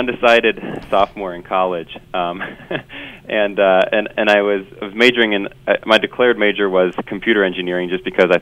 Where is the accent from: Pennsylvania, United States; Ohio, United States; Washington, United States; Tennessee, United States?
Ohio, United States; Cincinnati; That's right. I grew up in Cincinnati, yeah.